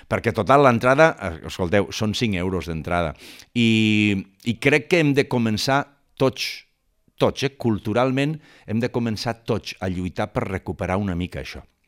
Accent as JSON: {"language": "Catalan", "town": "Barcelona", "region": "Catalonia", "country": "Spain", "tie": "born or raised there", "said": "Jo sóc de Barcelona, nascut al Poble Nou, i la meva infantesa va transcórrer per aquells carrers a prop del Tio Che."}